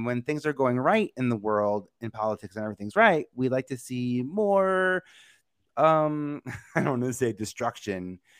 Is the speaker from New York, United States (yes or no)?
yes; New York, United States; I'm from New York, so just keep that in mind.